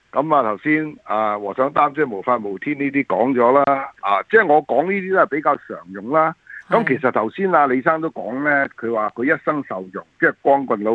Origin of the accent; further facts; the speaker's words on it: Guangdong, China; 咁或者我哋廣東人經常聽咧，就可以接受到咯。